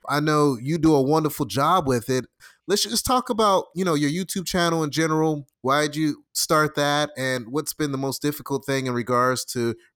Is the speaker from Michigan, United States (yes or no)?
yes; Detroit, Michigan, United States; also born or lived in Philadelphia / Orlando; Detroit. So people can never really tell where I'm from. I lived in Philadelphia. I lived in Orlando, so my accent is real jacked up.